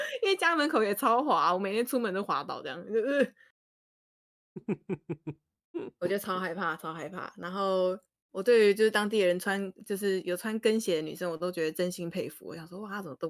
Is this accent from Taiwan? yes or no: yes; Taiwan; 我说我是台湾人